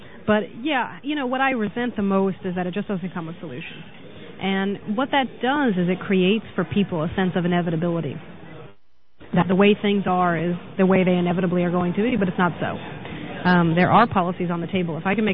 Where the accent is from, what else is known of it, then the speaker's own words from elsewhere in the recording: New York, United States; Charlie Rangel is, from my home state, is pushing one